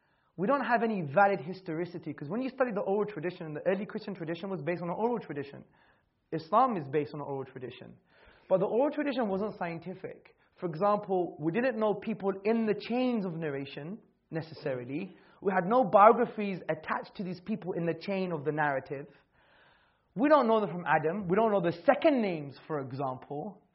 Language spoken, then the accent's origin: English; Hackney, London, United Kingdom; born or raised there